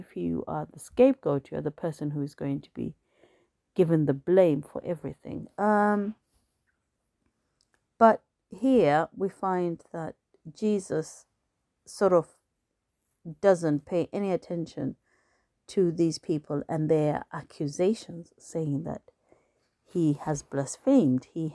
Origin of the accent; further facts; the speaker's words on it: Zimbabwe; I was brought up in Zimbabwe, and when I've gone back there, it's been like stepping back in time.